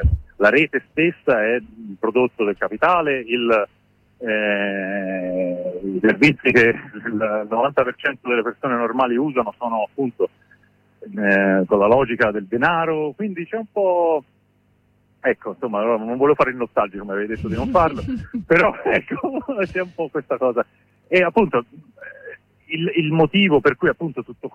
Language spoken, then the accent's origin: Italian; Florence, Tuscany, Italy; almeno io sono di Firenze, nella mia città, un pacco di compagni